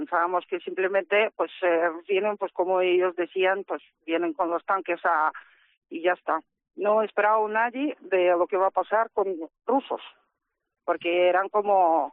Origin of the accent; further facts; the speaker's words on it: Ukraine; Spanish is a second language; now in Palencia, Spain; yo me estaba aquí como ucraniana, no había muchas ucranianas aquí en Palencia, somos 5 contadas y unas cuantas rusas